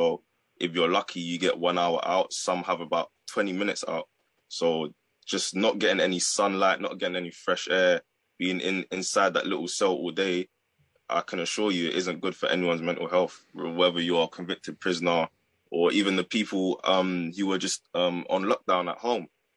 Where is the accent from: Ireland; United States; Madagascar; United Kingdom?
United Kingdom; London; I'm from London.